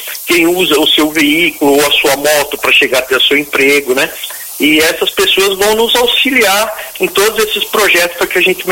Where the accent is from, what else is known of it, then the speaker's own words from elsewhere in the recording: Várzea Paulista, São Paulo, Brazil; Eu sou morador da cidade de Várzea, eu sou nascido aqui em Várzea, pra você ter uma ideia, com 59 anos de idade, eu lembro quando Várzea tinha 9 mil habitantes.